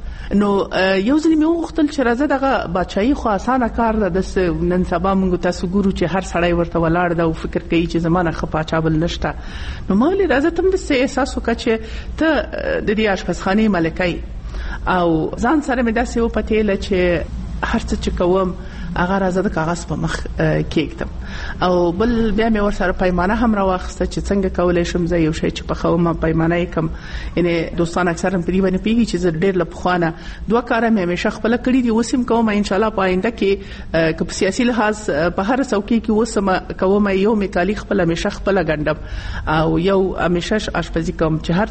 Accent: Nangarhar, Afghanistan; مخصوصا زه چون د ننګرهار یم

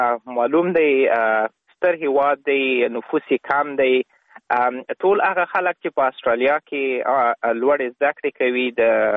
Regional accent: Baraki Barak, Logar, Afghanistan; born there; لکه څنګه چې تاسو نوم واخیسته. زه په افغانستان کې د لوګر ولایت د برکی برک په ولسوالۍ کې په یوه کلیواله منطقه کې زیږیدلی یم. تقریبا د ژوند اولنی نه کلونه مې په کلي کې تیر کړي دي

